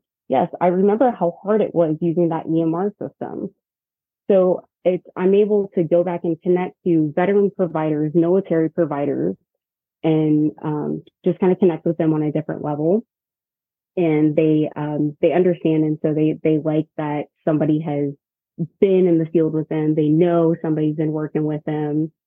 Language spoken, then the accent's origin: English; The Woodlands, Texas, United States; now in Naples, United States; I am originally from The Woodlands, Texas. I am in Naples, Florida with my boyfriend right now.